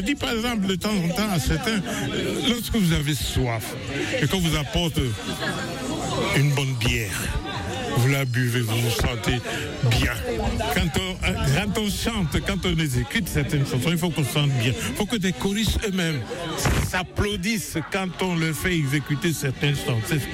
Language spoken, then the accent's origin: French; Douala, Littoral, Cameroon; born there; parce que je sais chanter de makossa, je suis né à Douala.